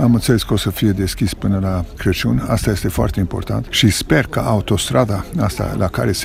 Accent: Moldavia, Romania; Eu sunt moldovean și mă doare foarte mult ca Moldova să nu aibă un kilometru de autostradă

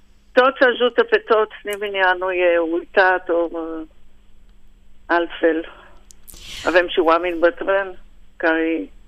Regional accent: Israel; born there; Romanian is a second language; Toată familia e venită din Bacău și Moinești și s-au așezat în Israel, toți, absolut toți. Și așa, am fost în atmosferă românească, muzica, mâncărul. Am învățat și limba așa.

